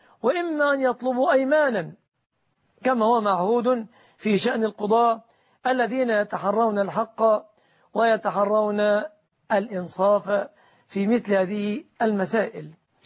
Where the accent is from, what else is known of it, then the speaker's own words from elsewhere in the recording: Egypt; في بلادنا مصر